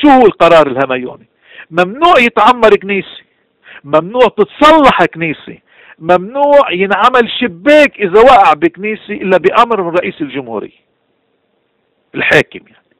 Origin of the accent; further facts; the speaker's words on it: Lebanon; now in Canada; ما نحن موجودين بكندا ونحن لبنانية، وموجودين بكل أنحاء العالم ونحمل جنسيات ونحن لبنانيين، ومنفاخر بلبنانيتنا،